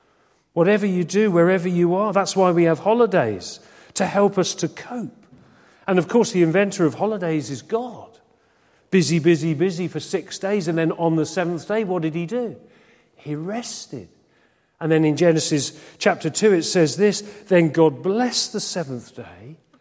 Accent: Exeter, South West England, United Kingdom; I was not brought up in London. I know many of you born and bred in London. I was born and bred by the sea. Exeter, we used to go down Dawlish Warren all the time.

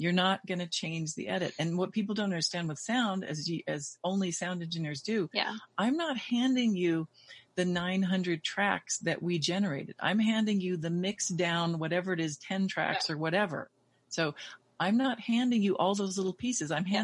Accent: New Mexico, United States; also born or lived in New York; I'm from New Mexico, but I lived in New York in the Keith Haring days, in the, you know, Basquiat days.

